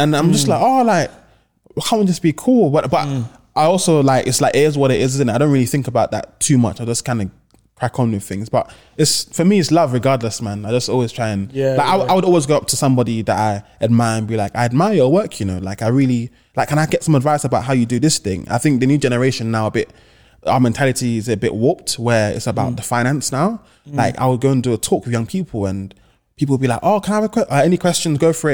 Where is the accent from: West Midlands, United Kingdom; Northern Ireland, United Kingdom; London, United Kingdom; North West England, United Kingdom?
London, United Kingdom; Edmonton; No, I'm from Edmonton. I'm from the nine.